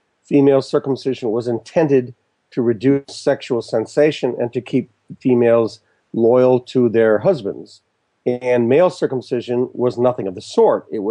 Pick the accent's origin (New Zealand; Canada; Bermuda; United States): New Zealand; born there; I am a New Zealander by birth. I went to university there in my late teens, and I visit there frequently. And in fact, in 3 days, I will be in my native land again.